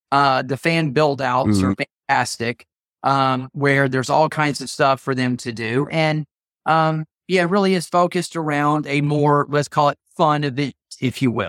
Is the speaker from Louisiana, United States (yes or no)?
no; Augusta, Georgia, United States; So I grew up in Augusta, Georgia, which is golf Mecca.